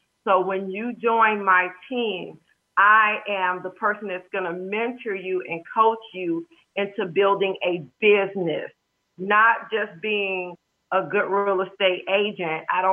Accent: New York, United States; Yeah, and I'm originally from New York.

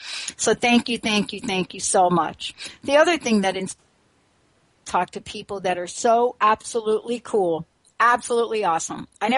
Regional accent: New York, United States; you know, I'm from New York.

